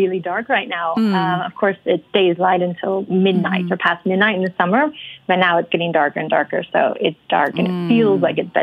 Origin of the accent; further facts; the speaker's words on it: Salt Lake City, Utah, United States; I'm from originally from Salt Lake City in Utah.